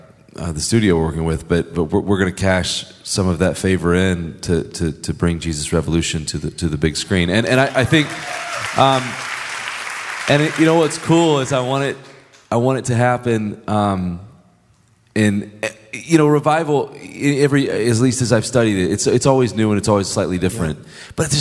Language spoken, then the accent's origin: English; Alabama, United States; And I'm not from LA. I'm from Lower Alabama, actually. And I'm born and raised in the buckle of the Bible Belt in church all my life.